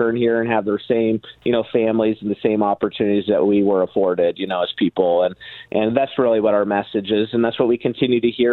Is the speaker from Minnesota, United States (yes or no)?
no; Sandy, Oregon, United States; And I live in one of the fastest growing communities here in Sandy and in Oregon and Sandy, and it's my hometown.